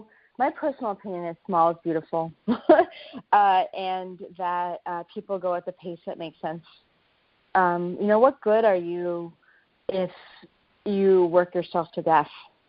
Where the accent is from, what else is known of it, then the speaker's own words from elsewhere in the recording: New York City, New York, United States; so I grew up in New York City in a pretty fast-paced, competitive environment.